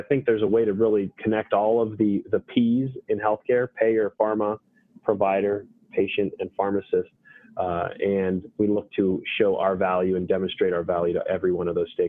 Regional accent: Pittsburgh, Pennsylvania, United States; also born or lived in Southwest Florida; I'm born and raised in the South Hills of Pittsburgh. Spent pretty much my whole life here

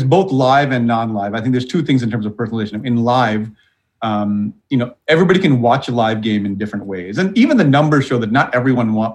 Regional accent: Sri Lanka; now in Wausau, United States; No, I grew up in Sri Lanka, which is a tiny island near India, for those who don't know.

